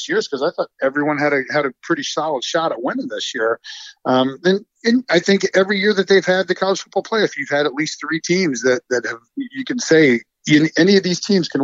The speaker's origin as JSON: {"language": "English", "town": "Piqua", "region": "Ohio", "country": "United States", "tie": "born or raised there", "said": "All homemade stuff from my hometown in Piqua, Ohio."}